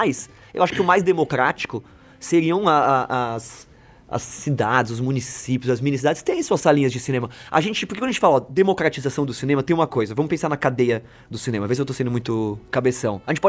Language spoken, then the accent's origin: Portuguese; São Paulo, Brazil; born there; Eu nasci aqui em Santo Amaro, eu consigo contar 10 cinemas na região.